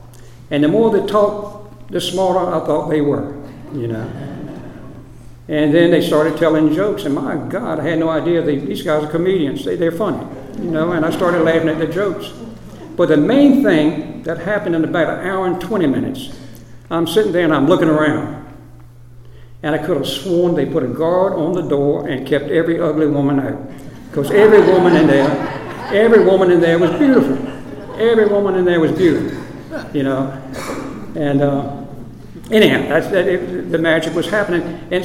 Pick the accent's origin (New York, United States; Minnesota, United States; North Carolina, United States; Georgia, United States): North Carolina, United States; Greenville; You know, I come from East Carolina, from Greenville. I go back home after that year.